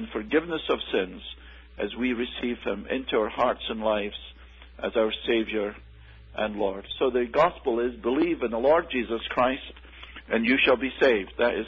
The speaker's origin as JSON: {"language": "English", "region": "Scotland", "country": "United Kingdom", "lives_now": "United States", "said": "I come from Scotland, with the beautiful mountains and the glens and the sea."}